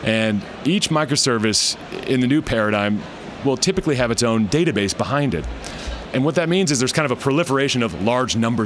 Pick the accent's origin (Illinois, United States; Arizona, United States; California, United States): California, United States; Bay Area; now in New York, United States; I live in New York, been there about 6 years now with MongoDB, but I'm from the Bay Area originally